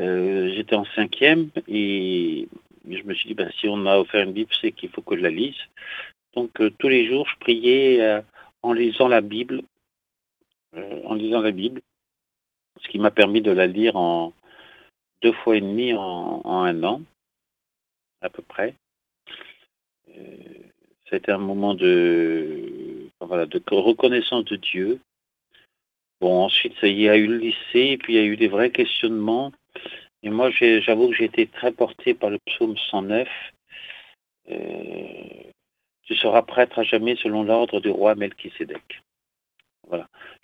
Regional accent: Saint-Cloud, Île-de-France, France; Oui, je suis d'origine de Paris d'Ouest, puisque je suis de Saint-Cloud.

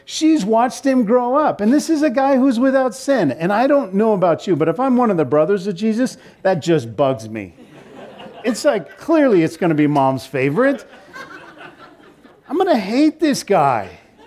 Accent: Seattle, Washington, United States; we're from Seattle, my wife and I, Eugenie and I, we're from Seattle.

